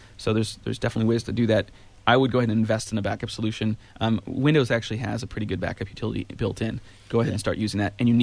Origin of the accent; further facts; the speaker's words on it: Ben Lomond, California, United States; From my hometown of Ben Lomond, Aya, welcome.